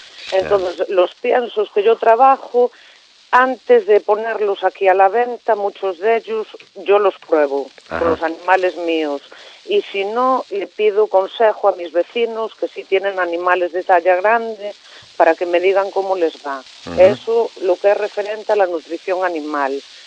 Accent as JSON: {"language": "Spanish", "town": "Cacabelos", "region": "Castile and León", "country": "Spain", "said": "Yo soy de Cacabelos, del uh-huh. Bierzo."}